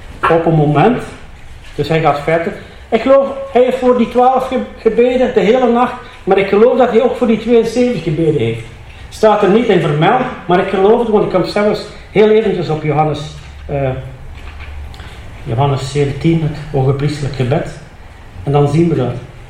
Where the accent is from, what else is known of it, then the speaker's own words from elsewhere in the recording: Sint-Truiden, Flanders, Belgium; ik kom uit de Fruitstreek, Sint-Truiden. Hier is een naam Peer, maar ik zit in de streek waar de peren zijn. En ik ben 43 jaar christen, 42 jaar getrouwd.